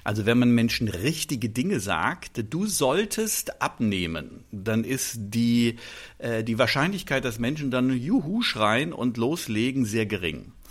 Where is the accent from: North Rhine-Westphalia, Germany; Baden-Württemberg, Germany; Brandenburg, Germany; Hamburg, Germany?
North Rhine-Westphalia, Germany; Ich bin aufgewachsen in Ostwestfalen